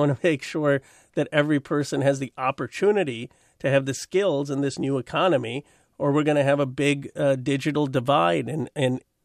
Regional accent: Philadelphia, Pennsylvania, United States; born there; And my parents immigrated in the 1960s. I was born in 1976 in Philadelphia.

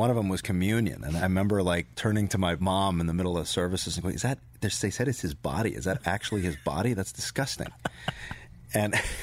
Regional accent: Kent, Connecticut, United States; born there; I was born in Kent, Connecticut, and my father was a teacher, and my mother was in college guidance.

